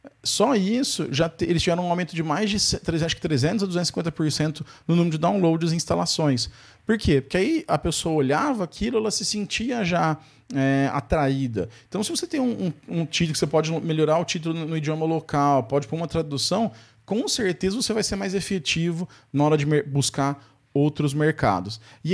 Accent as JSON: {"language": "Portuguese", "country": "Brazil", "said": "a gente talvez como brasileiro devia ter isso até mais em mente"}